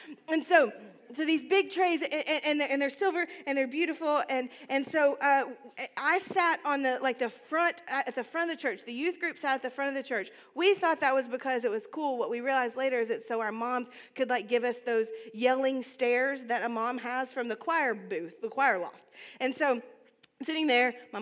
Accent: the South, United States; we're from the South, we're really good at pretending.

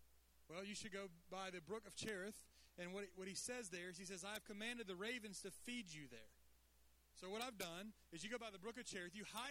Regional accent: Atlanta, Georgia, United States; I'm from Atlanta, Georgia, and I'm so grateful to be here.

